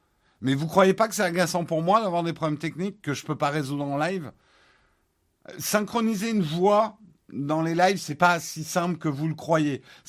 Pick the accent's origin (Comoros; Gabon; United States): United States; French is a second language; now in France; Alors oui, j'ai passé mon enfance aux États-Unis, mais je ne suis pas né aux États-Unis.